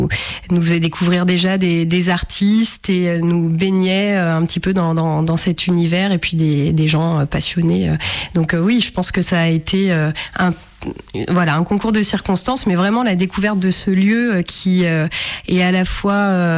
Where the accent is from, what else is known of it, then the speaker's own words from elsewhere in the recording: Auvergne-Rhône-Alpes, France; born there; Donc en effet, je suis née dans l'Ain, je continue de vivre